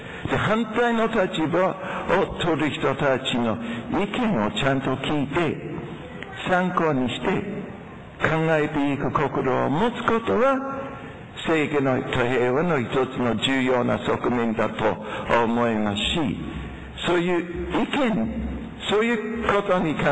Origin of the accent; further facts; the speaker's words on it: Australia; Japanese is a second language; 私はオーストラリア出身ですけれども